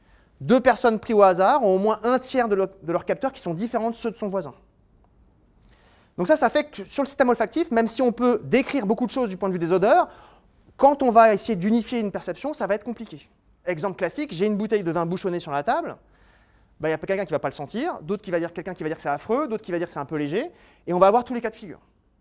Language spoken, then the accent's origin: French; Occitanie, France; born there; Je suis né près de Toulouse, je sens très bien les fleurs de violette